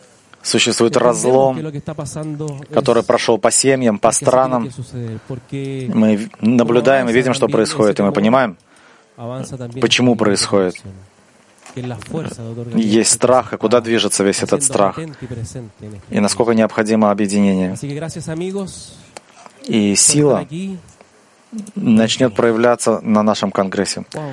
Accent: Tandil, Buenos Aires Province, Argentina; Мы с ним познакомились в моем родном городе Тандиль, это в Аргентине. И мы вместе росли.

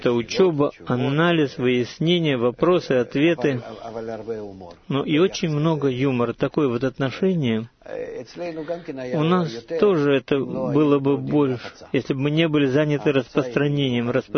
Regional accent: Russia; moved away; Когда я приехал из России, из того места, где жили евреи, там маленький городок

